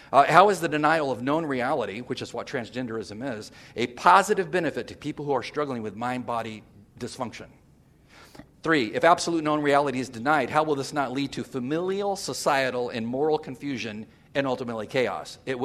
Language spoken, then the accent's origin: English; California, United States; moved away as an adult; I'm from California. I get this notion. That is my entire state. I lived there 50 years before I moved to the East Coast